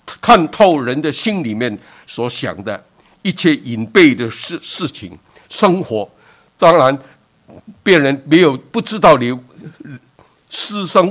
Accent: China; 那么你看到我们中国人呢，皇帝叫天子

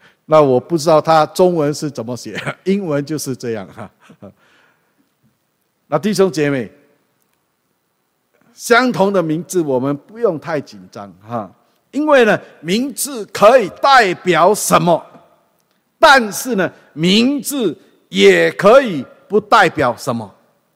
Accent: Singapore; now in Canada; 那我是新加坡过来的啊，现在我是加拿大公民了

